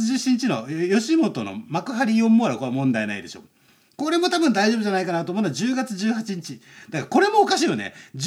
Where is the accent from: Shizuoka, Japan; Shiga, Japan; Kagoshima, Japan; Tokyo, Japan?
Shizuoka, Japan; Numazu; あの地元静岡の沼津からスタートします